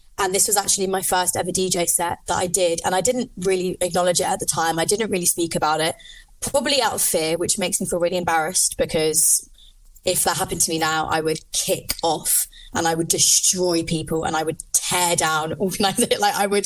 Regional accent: London, United Kingdom; now in Liverpool, United Kingdom; I live in Liverpool. I'm originally from London

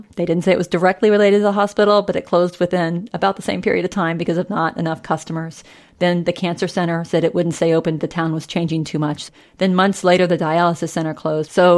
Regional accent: Kansas, United States; You drive another hour south, and you hit my hometown.

